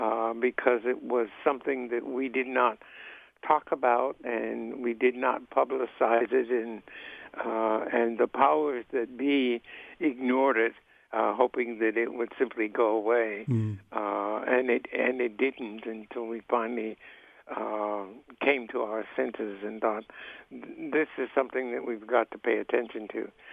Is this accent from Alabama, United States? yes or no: yes; Birmingham, Alabama, United States; moved away; I grew up in Birmingham, Alabama, from 1933 to 1948, I think.